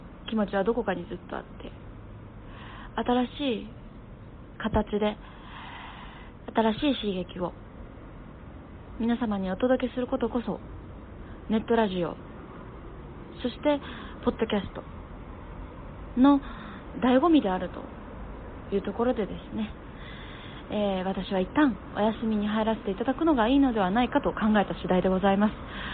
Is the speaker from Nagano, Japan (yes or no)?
no; Aichi, Japan; 私生まれも育ちも愛知県です。愛知県のですね、田舎町に生まれまして、あの母子家庭だったんですよね。